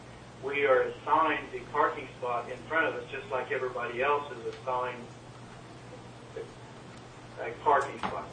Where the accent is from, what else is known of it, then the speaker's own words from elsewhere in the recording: Oklahoma, United States; The reason I was asking is just we're from Oklahoma